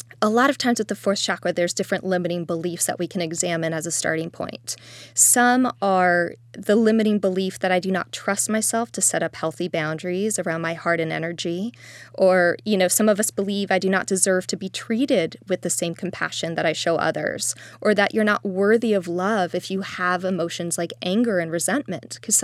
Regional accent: Brazil; also born or lived in United States; I was born in the States, grew up in Brazil. My mom's from Oklahoma, and my dad's Brazilian.

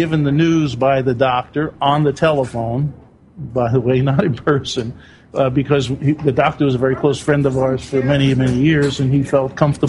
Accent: New York, United States; growing up in New York and playing basketball.

